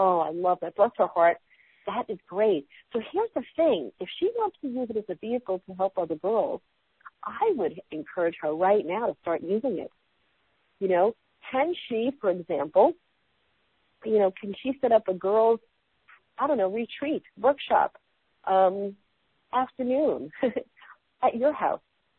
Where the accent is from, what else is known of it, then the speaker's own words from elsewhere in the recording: New York City, New York, United States; I remember growing up in New York City, my dad was in AA and Alcoholics Anonymous.